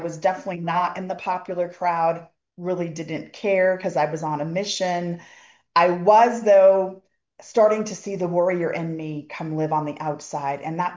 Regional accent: Colorado, United States; And where I grew up in Colorado, I actually got to see some of the military planes

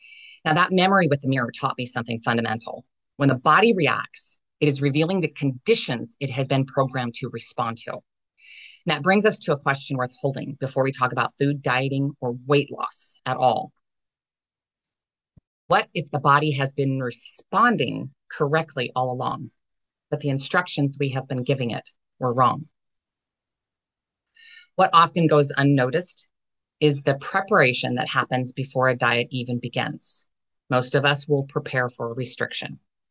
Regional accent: Montana, United States; I grew up in Montana in the 80s.

